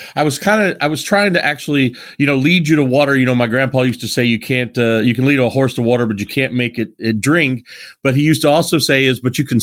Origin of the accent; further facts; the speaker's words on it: Midwest, United States; when I was a child I grew up in the Midwest, and we had this great big huge park, like Central Park, in the center of our town.